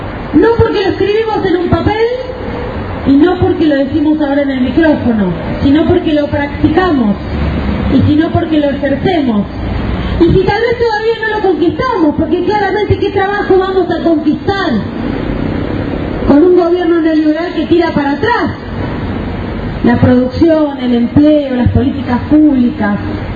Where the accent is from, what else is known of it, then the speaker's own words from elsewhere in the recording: Argentina; el invento argentino de la economía popular, que me llena de orgullo como argentina